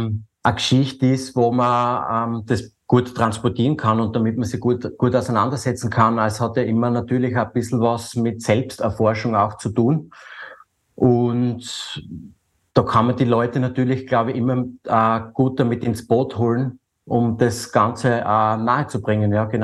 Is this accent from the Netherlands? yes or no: no; Styria, Austria; Ich bin ja selber zum Teil auf der Freiländeralm aufgewachsen und bei der Oma, die war früher Sennerin.